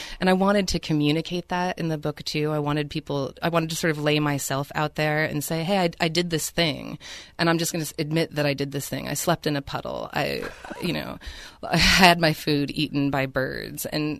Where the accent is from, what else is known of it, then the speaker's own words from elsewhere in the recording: Portland, Oregon, United States; I grew up in Oregon, so And I grew up in Portland, so I grew up in that sort of urban wilderness dichotomy of being from Portland.